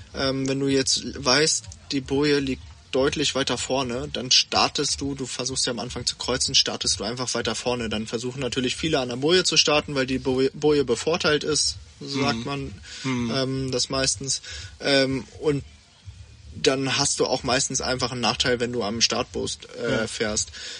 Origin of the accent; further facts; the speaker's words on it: Hanover, Lower Saxony, Germany; Ich bin aufgewachsen und, also geboren und aufgewachsen in Hannover, beziehungsweise direkt in der Region. Wohne circa 15 Minuten mit dem Auto vom Steinhuder Meer ungefähr.